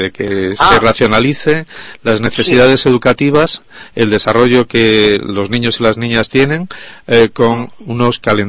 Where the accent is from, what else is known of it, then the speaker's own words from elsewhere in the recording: Andalusia, Spain; Yo soy del sur, yo soy andaluz, se nota por mi acento.